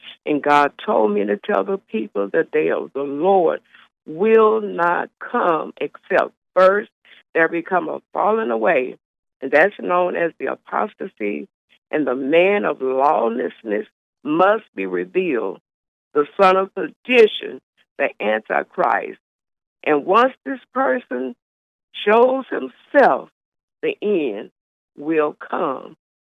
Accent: Birmingham, Alabama, United States; now in Cincinnati, United States; Yes, I'm from Birmingham, Alabama. In 1980, I decided to move to Cincinnati, Ohio.

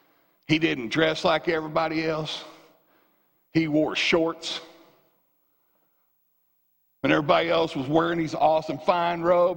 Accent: the South, United States; Growing up in the South, you know, son, maybe you've heard this before.

